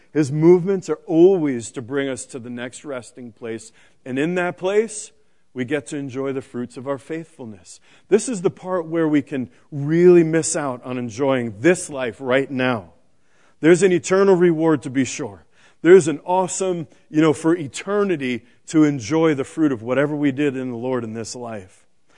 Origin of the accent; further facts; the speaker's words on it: New York City, New York, United States; Remember, I grew up in New York City, a block away from a firehouse.